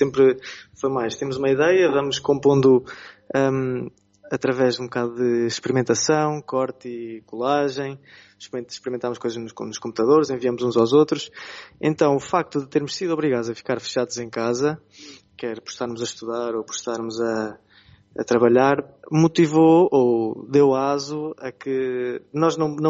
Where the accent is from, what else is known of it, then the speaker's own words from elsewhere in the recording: Ílhavo, Aveiro, Portugal; Nós, que somos aqui de Ilhavo, ainda mais ouvimos, ainda mais sentimos essa influência